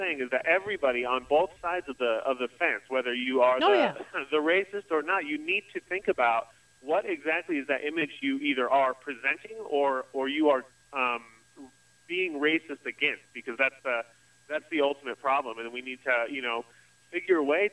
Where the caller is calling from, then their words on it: Greeley, Colorado, United States; I live there now. Obviously, I'm calling from there.